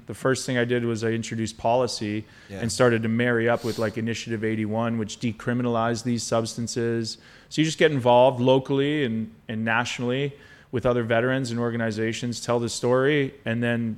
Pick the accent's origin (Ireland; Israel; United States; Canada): Canada; We grew up in Canada, right?